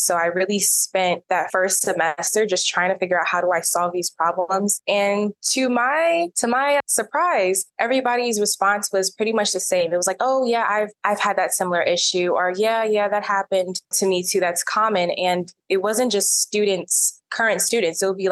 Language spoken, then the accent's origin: English; Oakland, California, United States; born there; I was born in Oakland, California. So you can imagine when I went to Howard University, it was definitely a culture shock for me coming from the suburbs to the city.